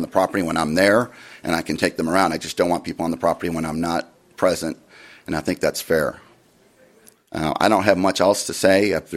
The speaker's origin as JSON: {"language": "English", "region": "Texas", "country": "United States", "moved": "yes", "lives_now": "Montana, United States", "said": "I'm a relatively new citizen of Montana. I came from Texas, and I built a home."}